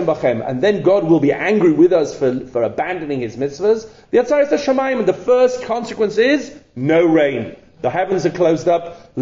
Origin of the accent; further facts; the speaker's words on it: Yorkshire and the Humber, United Kingdom; now in Israel; I'm from England. When it rains, nobody really says anything apart from just grumbles and mumbles and complains. I'm also from Yorkshire, so everyone complains at everything.